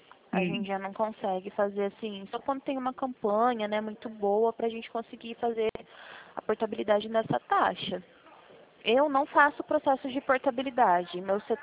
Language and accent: Portuguese; Presidente Prudente, São Paulo, Brazil; Eu sou de Presidente Prudente.